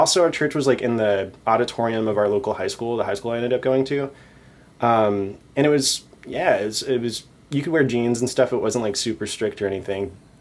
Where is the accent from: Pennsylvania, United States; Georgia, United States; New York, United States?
Georgia, United States; Augusta; also born or lived in Japan / South Carolina; So I grew up in Augusta, Georgia.